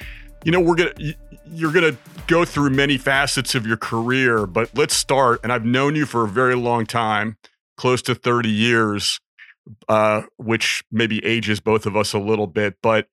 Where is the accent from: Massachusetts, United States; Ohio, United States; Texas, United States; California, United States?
Ohio, United States; Cincinnati; now in New York, United States; When I first moved to New York, one of my first interviews, they asked me, since I was from Cincinnati, to recite the lineup of the Big Red Machine